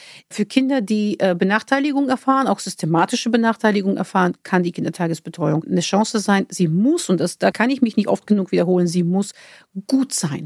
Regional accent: Bulgaria; Und also da, wo ich herkomme in Bulgarien, sind die ersten 40 Tage oder 40 Tage sind so ein Zeitfenster, übrigens auch beim Tod, nicht nur bei der Geburt.

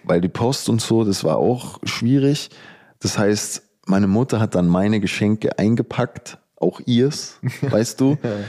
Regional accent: Ostermünchen, Bavaria, Germany; Also München, Rosenheim, also da wo ich herkomme, Ostermünchen, das sind so 50 Minuten oder so.

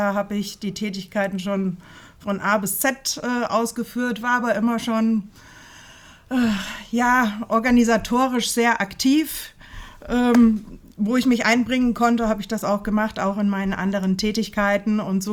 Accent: Fulda, Hesse, Germany; also born or lived in Hanau; Ich bin geboren in Hanau, bin aber seit meiner frühesten Kindheit in Fulda, bin auch viel in der Innenstadt bei meinen Großeltern aufgewachsen, weil meine Eltern halt berufstätig waren und wohne seit über 20 Jahren wieder im Herzen der Stadt

